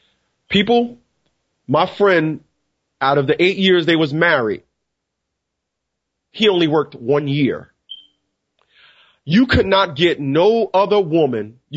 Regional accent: Newark, New Jersey, United States; I am from Newark, New Jersey. I was brought up in poverty.

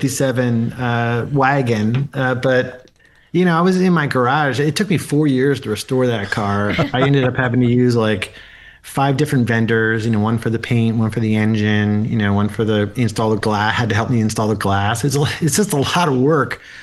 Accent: Philadelphia, Pennsylvania, United States; When I grew up in Philly, and when our cars broke down, we had to fix them, right?

